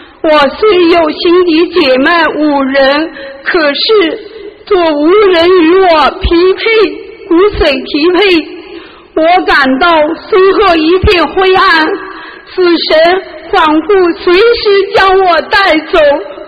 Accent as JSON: {"language": "Chinese", "region": "Hunan", "country": "China", "said": "我来自湖南的佛友，"}